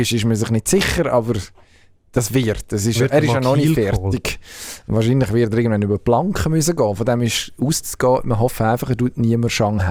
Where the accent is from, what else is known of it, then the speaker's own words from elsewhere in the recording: Switzerland; Das finde ich als Schweizer Steuerzahler grundsätzlich gut.